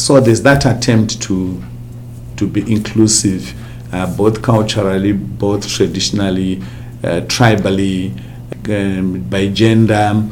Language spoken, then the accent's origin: English; Harare, Zimbabwe; I'm from Harare.